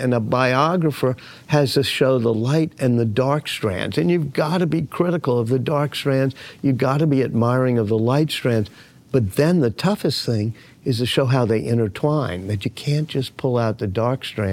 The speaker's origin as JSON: {"language": "English", "town": "New Orleans", "region": "Louisiana", "country": "United States", "tie": "born or raised there", "said": "My parents were great. I loved growing up in New Orleans."}